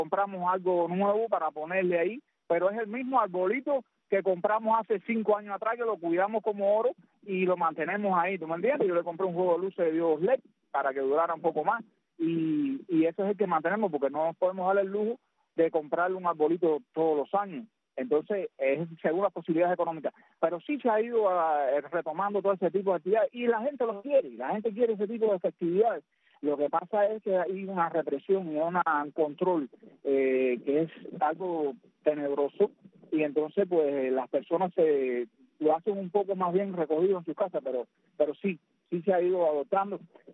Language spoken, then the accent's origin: Spanish; Cuba; Tú sabes cómo somos los cubanos.